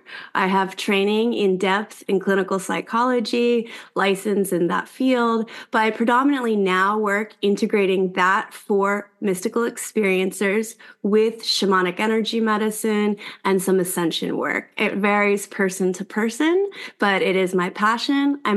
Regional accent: Maryland, United States; And so I'm from Maryland, and my parents still live there, and Hopkins is there and was the leading autoimmune research center.

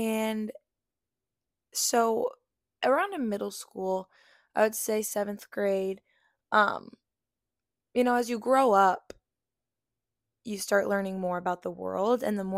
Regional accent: St. Louis, Missouri, United States; also born or lived in Kirksville; I was born in Kirksville, Missouri, which is a small little town. And only lived there for 3 years. And then I moved here to St. Louis and I've lived here my whole life, ever since.

